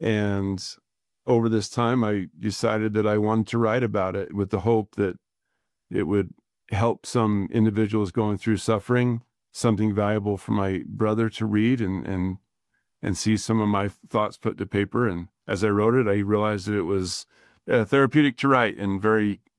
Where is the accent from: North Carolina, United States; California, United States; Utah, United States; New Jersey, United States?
Utah, United States; Roy; Born and raised in Roy, Utah, went to Weber State as undergrad, proud graduate of Weber State